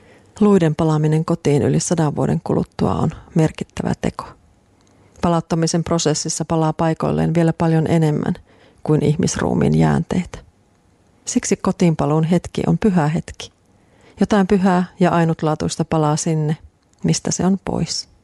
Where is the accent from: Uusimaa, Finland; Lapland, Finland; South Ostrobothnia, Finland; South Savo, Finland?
Lapland, Finland; Minun kotiseudullani Merilapissa saatetaan kysyä, että mistä sinä olet pois